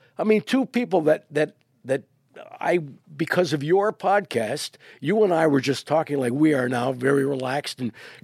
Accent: Connecticut, United States; I was from Connecticut, but I had to travel a lot of different places. I ended up in Springfield. I ended up in Northampton

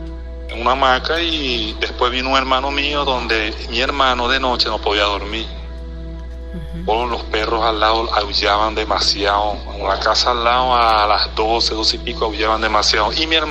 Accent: Venezuela; now in Brazil; Soy venezolano, actualmente vivo en Brasil.

